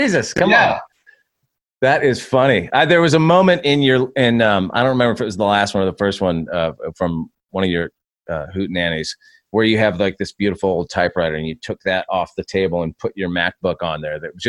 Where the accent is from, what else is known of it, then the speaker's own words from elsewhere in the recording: West Coast, United States; But you know, we grew up on the West Coast.